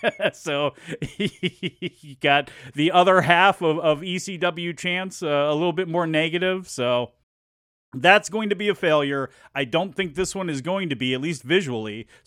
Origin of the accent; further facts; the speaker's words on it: United States; I am an American, damn it.